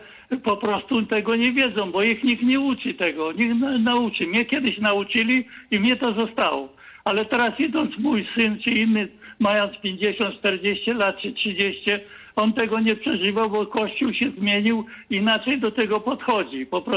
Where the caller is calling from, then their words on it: Szczecin, West Pomeranian Voivodeship, Poland; ja z Szczecina dzwonię